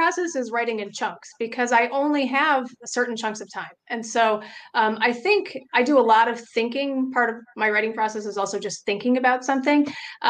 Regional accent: Michigan, United States; now in Dayton, United States; right now I come from Michigan, but I've lived here for 17 years, almost 18 years, and it's a little community. Well, yeah, it's a little community. It's a Dayton suburb, basically.

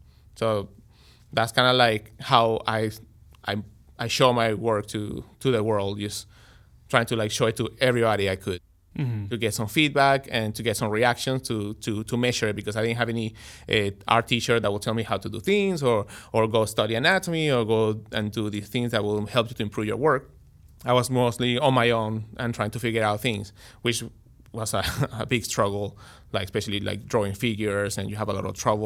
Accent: Venezuela; Yeah, well, I'm from Venezuela.

